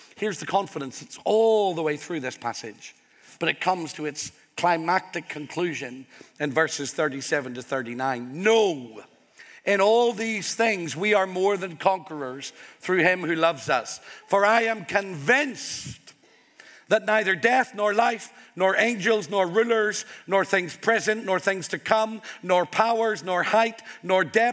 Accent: Ireland; I'm Irish, but before I am Irish, I am a citizen of the King.

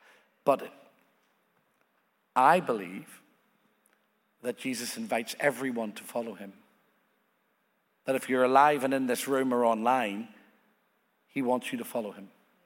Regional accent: Northern Ireland, United Kingdom; my father and mother were very against church and against religion because I come from Northern Ireland.

